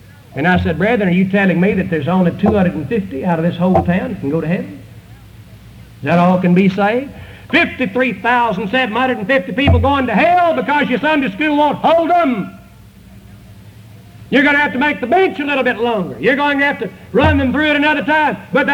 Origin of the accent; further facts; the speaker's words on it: Arkansas, United States; I grew up over in North Arkansas.